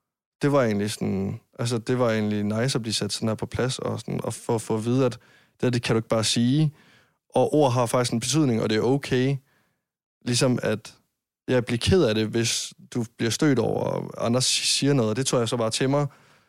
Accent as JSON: {"language": "Danish", "town": "Varde", "region": "Region of Southern Denmark", "country": "Denmark", "tie": "born or raised there", "lives_now": "Copenhagen, Denmark", "said": "da jeg boede hjemme i Varde"}